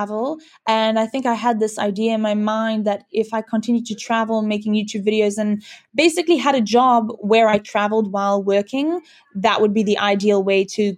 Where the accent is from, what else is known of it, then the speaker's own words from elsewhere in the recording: Cape Town, Western Cape, South Africa; I'm from Cape Town, South Africa.